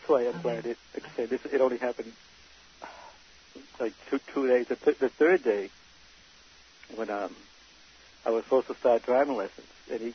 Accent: Boston, Massachusetts, United States; growing up in Boston and growing up in housing projects and I was used to being around black people.

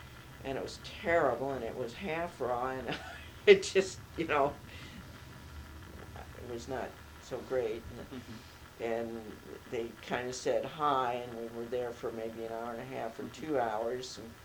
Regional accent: Midwest, United States; I grew up in the Midwest, and Midwest summers, I mean, don't have anything on Vietnam.

